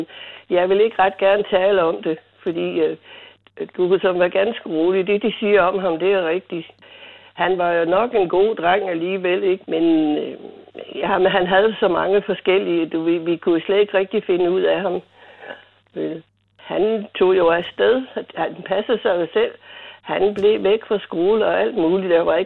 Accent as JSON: {"language": "Danish", "country": "South Korea", "said": "Jeg er fra Korea."}